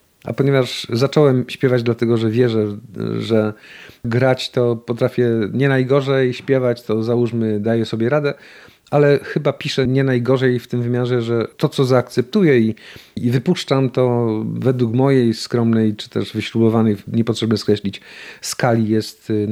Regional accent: Greater Poland Voivodeship, Poland; born there; accent: Poznań; Ponieważ urodziłem się w Wielkopolsce, jak przyjeżdżałem do Małopolski, to pierwsze 2 dni były adaptacyjne. Czyli jak ktoś rozpoznał, że mówię innym akcentem, to dostawałem bęcki tak zwane za akcent

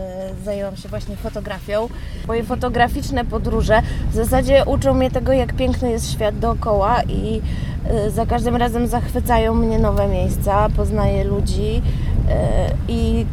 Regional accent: Olsztyn, Warmian-Masurian Voivodeship, Poland; born there; Urodziłam się w Olsztynie i jestem miłośniczką Warmii od urodzenia. Kilka lat spędziłam za granicą, ale wróciłam właśnie z tęsknoty za tym miejscem

